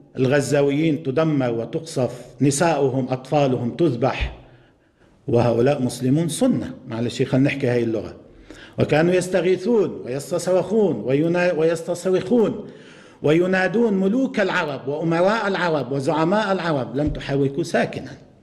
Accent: Lebanon; لكن المشكلة عندنا في لبنان

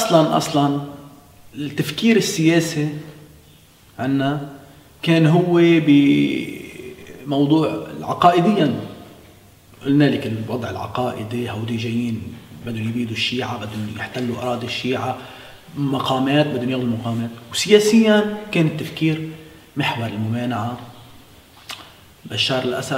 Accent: Lebanon; عندنا بلبنان

